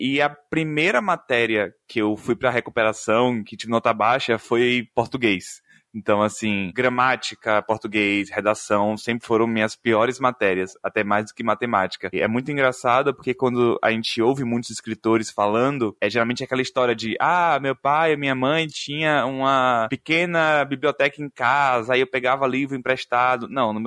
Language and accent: Portuguese; Salvador, Bahia, Brazil; eu sou daqui de Salvador, na Bahia.